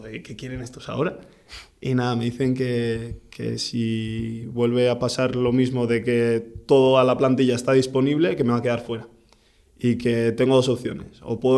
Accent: Basque Country, Spain; O sea, yo que soy vasco.

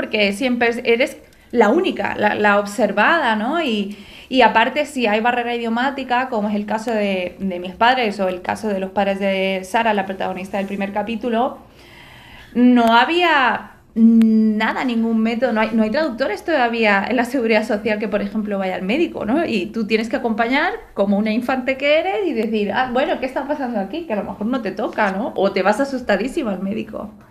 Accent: China; Ese sitio era mi pueblo en China.

